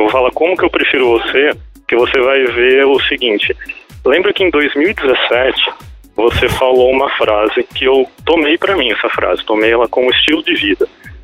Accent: Rio Claro, São Paulo, Brazil; Eu sou de Rio Claro, São Paulo.

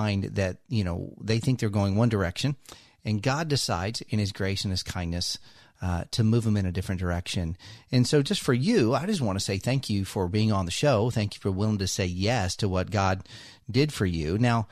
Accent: Midwest, United States; I'm originally from the Midwest, so Virginia felt tropical to me based upon where I'm from.

